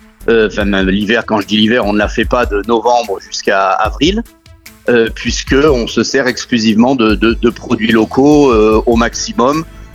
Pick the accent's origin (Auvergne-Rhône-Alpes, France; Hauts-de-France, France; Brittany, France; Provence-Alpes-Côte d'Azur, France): Provence-Alpes-Côte d'Azur, France; Nice; Et ce que nous, à notre niveau, on prolonge aujourd'hui en tant que niçois.